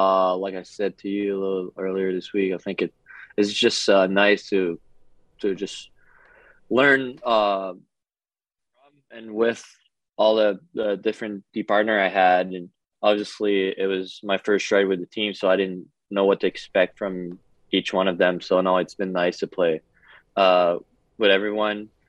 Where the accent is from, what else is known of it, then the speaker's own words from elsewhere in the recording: East Coast, Canada; English is a second language; now in West Coast; It's like 8 hour drive from my hometown. So like I played against him. I never really met him before. So it was a big step up too, a big change actually, just going through across country too. I lived all my life on the East Coast